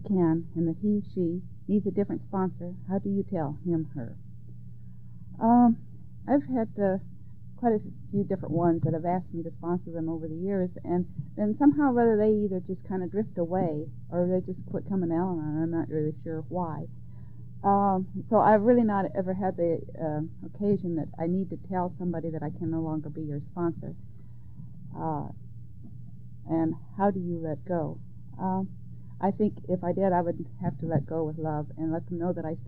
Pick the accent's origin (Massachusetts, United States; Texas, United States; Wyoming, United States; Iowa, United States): Iowa, United States; Council Bluffs; from Council Bluffs.